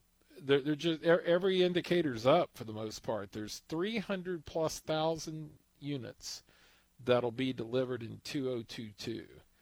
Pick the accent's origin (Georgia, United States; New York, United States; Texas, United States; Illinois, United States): Texas, United States; Pasadena; and by the way, I'm from Pasadena, so any comments I make here shouldn't be taken as a criticism.